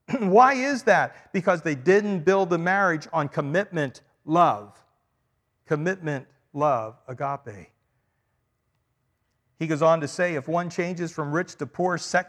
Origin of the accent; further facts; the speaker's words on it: Pennsylvania, United States; I'm from Pennsylvania, so, okay? I'm from 50 miles west of Philadelphia is where I grew up.